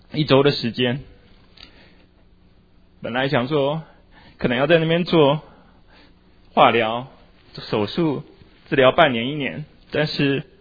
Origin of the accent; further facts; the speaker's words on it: Taiwan; 我来自台湾，父母都是中研大学的化学系的教授